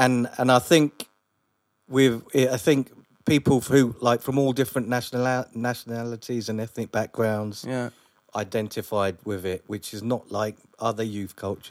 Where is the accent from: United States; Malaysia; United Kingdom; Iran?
United Kingdom; Wembley, London; because I grew up in Wembley originally.